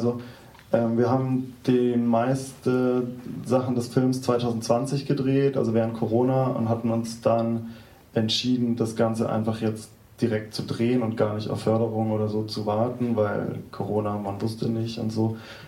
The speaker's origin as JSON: {"language": "German", "town": "Tübingen", "region": "Baden-Württemberg", "country": "Germany", "lives_now": "Berlin, Germany", "said": "ich komme auch aus Süddeutschland, also aus Tübingen, und wohne aber jetzt schon über 15 Jahre in Berlin."}